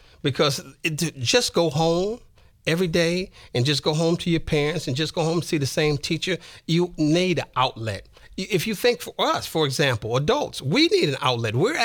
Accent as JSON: {"language": "English", "town": "Detroit", "region": "Michigan", "country": "United States", "tie": "born or raised there", "said": "Not only because I'm born and raised in Detroit, but it has changed."}